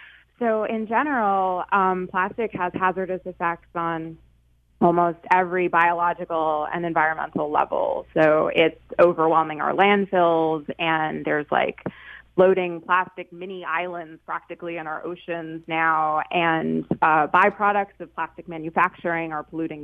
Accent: United States; Actually, right outside New York City.

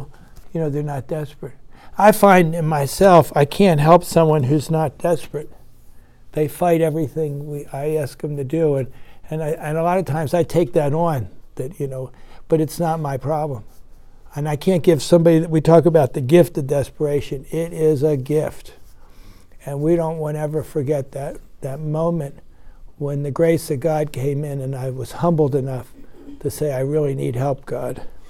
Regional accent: East Coast, United States; I used to go to the ocean a lot when I was a kid. And we grew up on the East Coast, and you'd get in the undertow sometime.

